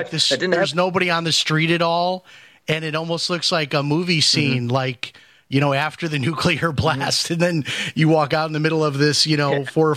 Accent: Chicago, Illinois, United States; You know, for example, I grew up in Chicago.

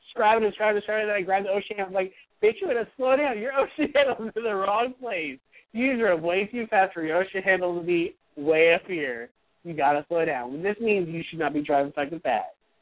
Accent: Long Island, New York, United States; I'm from Long Island, New York, and we fucking drive.

